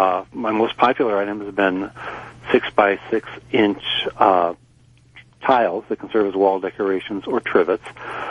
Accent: Minnesota, United States; Oh, yes. Yes. I'm coming from Minnesota. There's a lot of us.

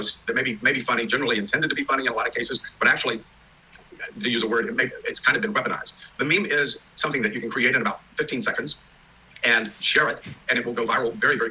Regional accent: Georgia, United States; I'm from Georgia, and I'm a redneck, and I am not a communist from China.

